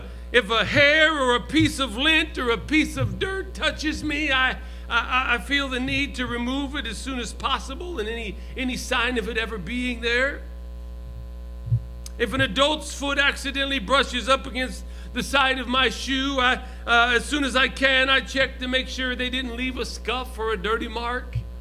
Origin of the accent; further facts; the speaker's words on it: San Francisco, California, United States; I live in the woods in Oklahoma, but I'm from San Francisco, and that never left me.